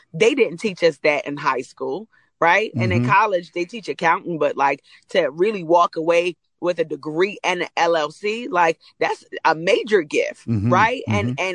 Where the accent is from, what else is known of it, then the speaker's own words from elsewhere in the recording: Jamaica; I'm Jamaican, so I'll eat curry chickpeas with some rice and peas and some cabbage and some plantain